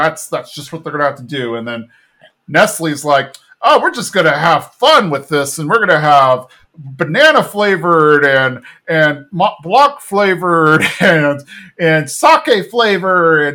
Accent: San Antonio, Texas, United States; I grew up in San Antonio where at a time, I don't know how it is now.

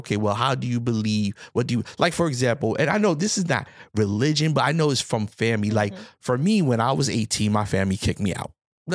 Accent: Bronx, New York, United States; I was raised in the Bronx, New York, in a different environment.

